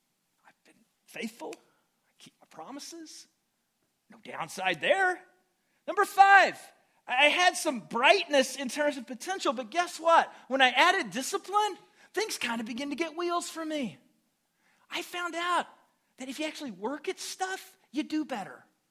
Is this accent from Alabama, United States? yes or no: no; Illinois, United States; I was raised in Southern Illinois, and it's so funny because everybody thinks Southern Illinois is such a unique culture